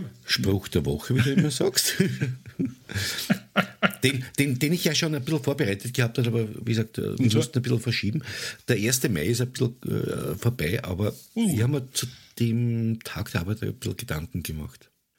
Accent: Vienna, Austria; repräsentativ als Wiener.

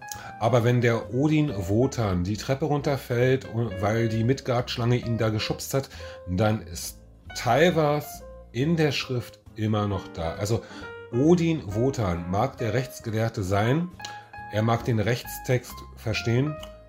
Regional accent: Berlin, Germany; Ich komme aus Berlin.

